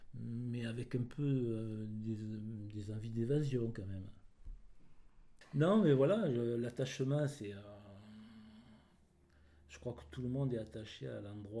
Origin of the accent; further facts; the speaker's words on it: Valleraugue, Occitanie, France; Donc je suis né à Valérenque, j'ai parcouru, adolescent, toutes les garrigues, découvert avec les copains